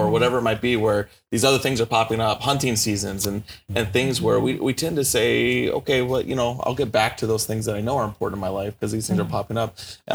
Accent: the South, United States; I was surprised, and I will admit this, that, you know, I've been growing up in the South.

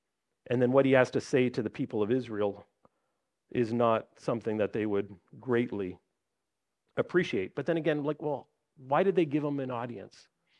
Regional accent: Canada; I'm Canadian, I'm North American.

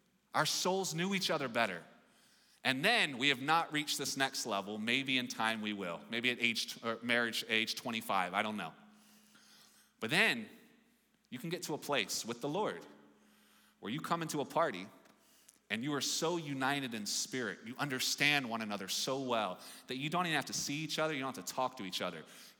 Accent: Ireland; And part of it is strange, though I get it as an Irishman. I definitely get it.

